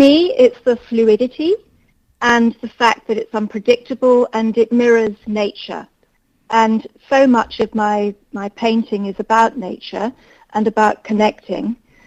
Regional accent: England, United Kingdom; now in Melbourne, Australia; So I'm from England originally. And been living in Australia and Melbourne mostly for, 25, 30 years or so.

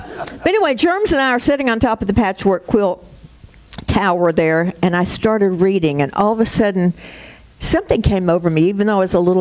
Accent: Kentucky, United States; You know, when I was a little girl, I was raised in Kentucky, lived with my grandparents so much of my life

